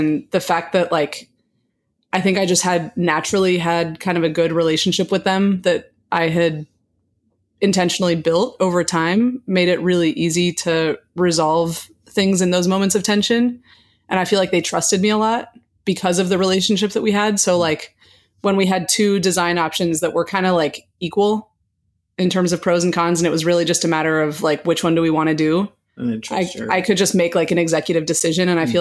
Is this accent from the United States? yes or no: yes; Midwest, United States; Well, I grew up in the Midwest, so I think it's like the natural, you know